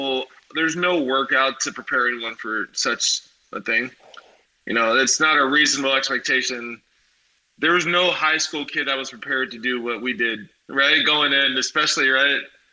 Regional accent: California, United States; I'm from California. I've never really been in the cold.

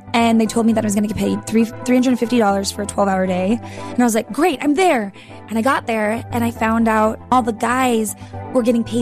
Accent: Texas, United States; I grew up in Texas. I went to college there.

